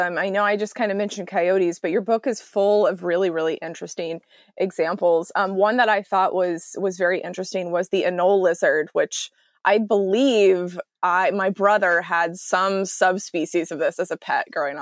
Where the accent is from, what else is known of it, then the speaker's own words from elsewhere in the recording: Texas, United States; now in Seattle, United States; And I live in Seattle, but I'm from Texas originally.